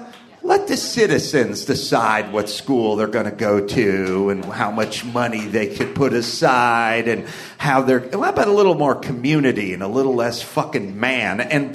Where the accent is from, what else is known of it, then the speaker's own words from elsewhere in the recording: California, United States; We got rules, because I'm from California, right?